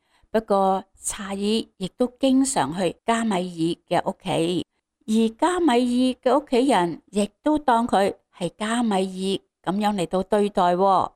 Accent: China

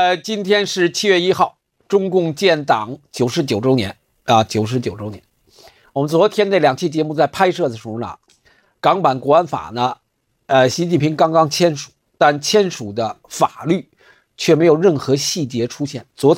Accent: China; 因为他正好应对了我们中国人传统文化中的子丑寅卯12时辰，那是12时辰的开始子时。

